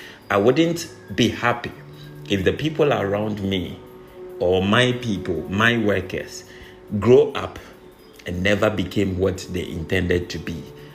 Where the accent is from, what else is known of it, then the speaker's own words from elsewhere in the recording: Prampram, Greater Accra, Ghana; very genius, and I come from Ghana, pram pram, and I'm not like any other person.